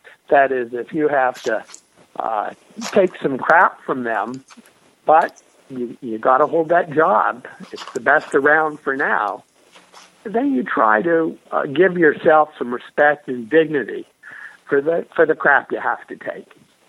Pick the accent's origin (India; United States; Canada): Canada; I heard a lot of Christian parables at my Anglican school growing up in Canada.